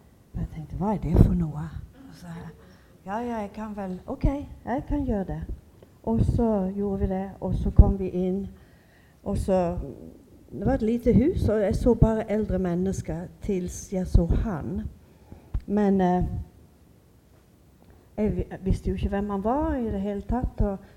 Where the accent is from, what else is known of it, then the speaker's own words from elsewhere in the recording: Flekkefjord, Agder, Norway; now in Sweden; när jag växte upp i Fläckefjord